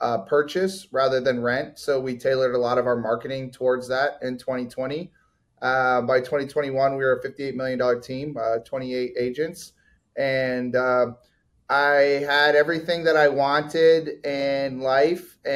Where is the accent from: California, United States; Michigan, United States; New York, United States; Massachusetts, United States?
Michigan, United States; Detroit; moved away as an adult; now in Dallas, United States; Yeah. So I'm actually from Detroit, Michigan, and moved out to Dallas in 2016.